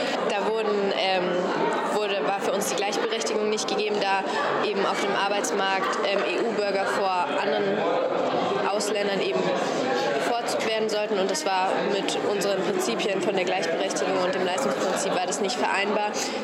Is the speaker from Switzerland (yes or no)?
no; Italy; Ich komme aus Italien.